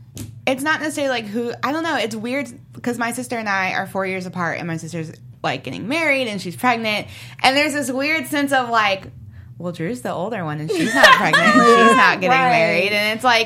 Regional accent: Jamaica; I'm Jamaican, and in Jamaica, colorism is a huge issue.

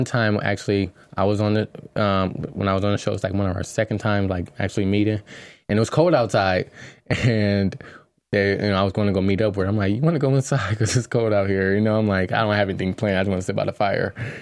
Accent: Michigan, United States; Midwest, I'm from Michigan.

